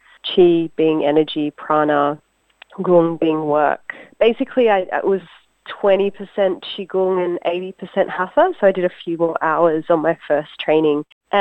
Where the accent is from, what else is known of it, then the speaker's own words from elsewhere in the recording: Ku-ring-gai, New South Wales, Australia; as a Wiradjuri woman, traditionally I'm freshwater, but I've never lived in Wiradjuri country. I grew up in Ku'ringai.